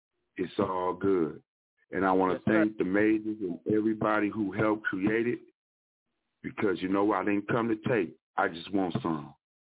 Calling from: Wisconsin, United States; Wisconsin.

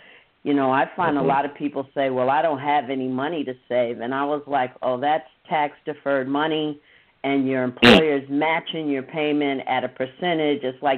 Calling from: Queens, New York, United States; I'm calling from Queens.

